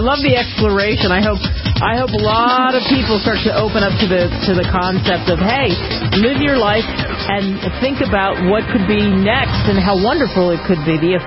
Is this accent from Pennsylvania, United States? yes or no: yes; Philadelphia, Pennsylvania, United States; I was thinking about this growing up in Philadelphia.